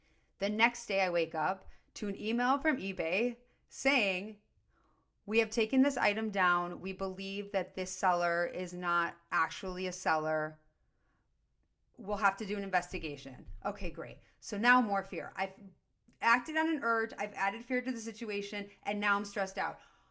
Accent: Highland Park, Illinois, United States; I'm Jewish. I have curly Jew hair. I am from Highland Park, Illinois.

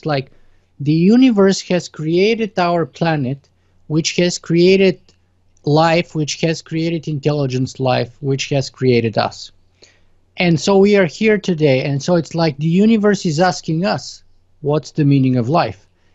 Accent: Bulgaria; I grew up in the Eastern Bloc. I grew up in communist Bulgaria

